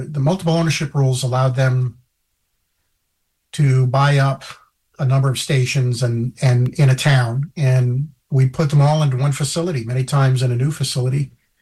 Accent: Long Island, New York, United States; I grew up on Long Island, and I remember always tuning in and listening to radio, AM, FM, moved upstate New York in 1973, 1974, and kind of a culture shock

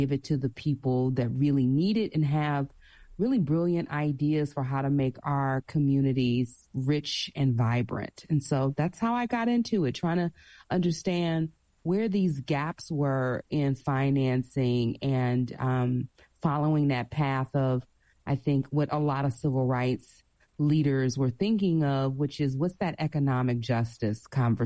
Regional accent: Prichard, Alabama, United States; I am from Alabama, from the Gulf Coast. I am from a little bedroom community of Mobile right next door called Pritchard, Alabama. Mm-hmm. And it's got about, 25,000 people there.

